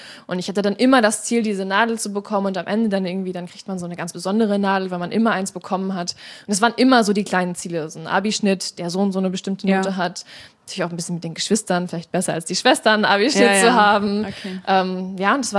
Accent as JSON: {"language": "German", "region": "Northern Germany", "country": "Germany", "said": "Moin sagt man natürlich so bei uns im Norden."}